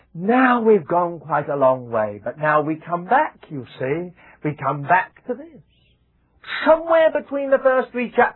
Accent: United Kingdom; now in Richmond, United Kingdom; I'm not a British brother. I'm a brother from Britain.

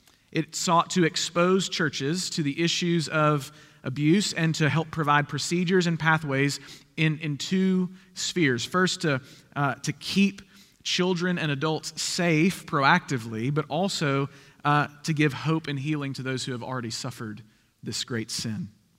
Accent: Wetumpka, Alabama, United States; my hometown's Wetumpka, Alabama, not far from here in Auburn, about an hour away.

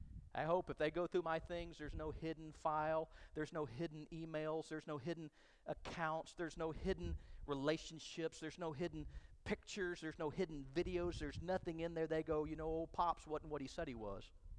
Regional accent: Tyler, Texas, United States; because I grew up in Tyler, Texas, I named my boy Tyler.

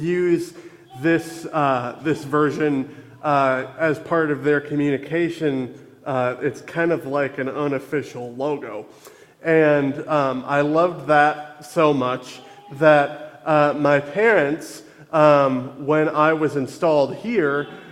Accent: Neenah, Wisconsin, United States; I grew up in Neenah and still have a good relationship with the people at my home church, the Congregational United Church of Christ of Neenah, Menasha, where I was baptized and confirmed

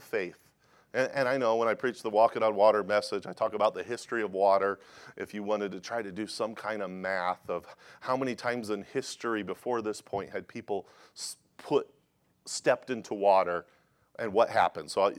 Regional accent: Ellendale, North Dakota, United States; growing up in Ellendale, North Dakota, the only thing we had to do in town, there was only like 1,500 people in this town.

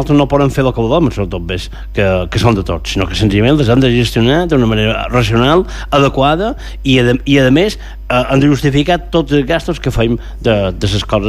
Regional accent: Balearic Islands, Spain; nosaltres puguem respirar com a mallorquins, puguem respirar dins la nostra ciutat i el nostre entorn.

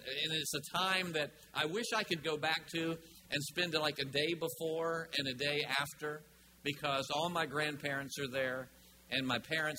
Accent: Mount Airy, North Carolina, United States; And they went back to my hometown, my parents' hometown of Mount Airy, North Carolina

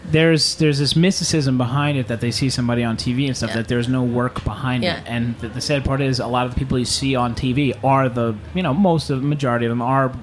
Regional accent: Staten Island, New York, United States; I'm from Staten Island, so I'm very cynical about from where I come from.

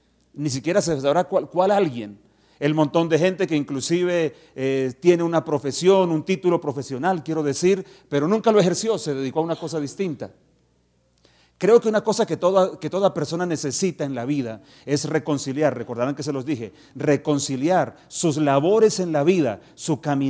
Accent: Santander, Colombia; decimos en mi tierra porque soy santandereano

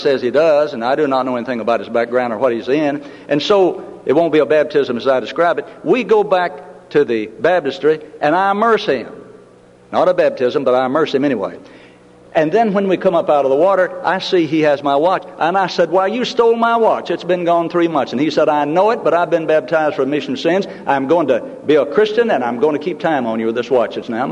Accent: Tennessee, United States; Now, I grew up in Middle Tennessee, where I used to hear this statement.

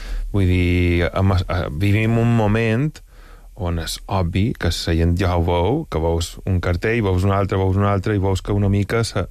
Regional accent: Palma, Balearic Islands, Spain; jo vaig créixer aquí a Palma

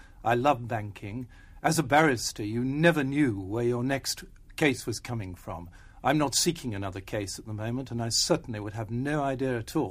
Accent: England, United Kingdom; I was from the Midlands. We had a good, sound family, but it was a very ordinary background. My father had a filling station which became a repair garage.

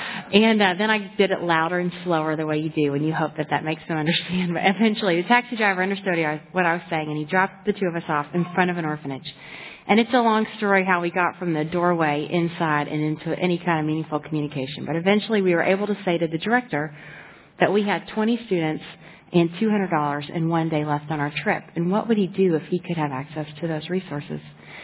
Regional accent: Cincinnati, Ohio, United States; I grew up here in Cincinnati over by Kings Island, and I grew up in a Christian family.

